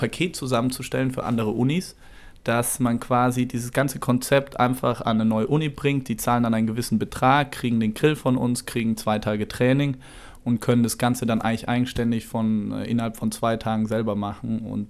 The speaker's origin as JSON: {"language": "German", "region": "Bavaria", "country": "Germany", "tie": "born or raised there", "lives_now": "Karlsruhe, Germany", "said": "Als Bayer natürlich bin ich mit Würstchen aufgewachsen"}